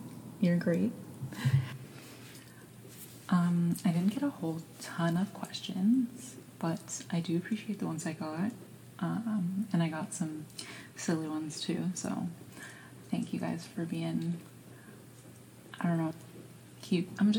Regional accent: Ontario, Canada; I'm from Canada. I grew up in Ontario, and now I live somewhere else. But yeah, I grew up in Ontario

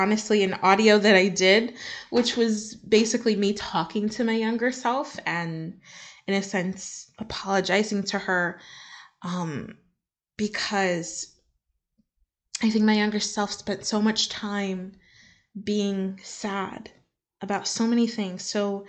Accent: United States; I am American, so I can answer this question.

